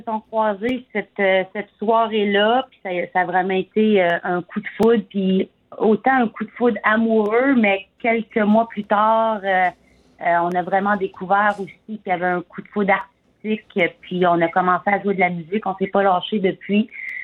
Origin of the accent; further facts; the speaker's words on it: Hammond, Ontario, Canada; je suis native. Je suis native de la région Est-Ontario. Je suis native de Hammond.